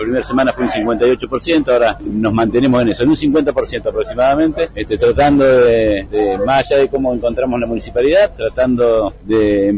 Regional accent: Golondrinas, Chubut, Argentina; yo soy vecino de Golondrinas, viví toda la vida en Golondrinas y sigo viviendo en Golondrinas.

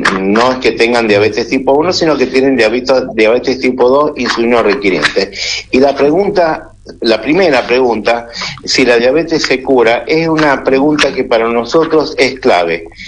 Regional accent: Mendoza, Argentina; Yo, que soy mendocino

